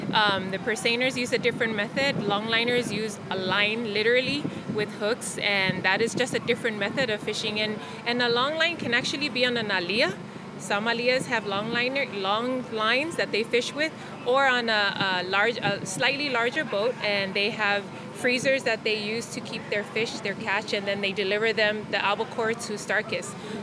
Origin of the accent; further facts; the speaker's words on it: American Samoa; And we are American Samoan. And we actually fish in our zone or American Samoa waters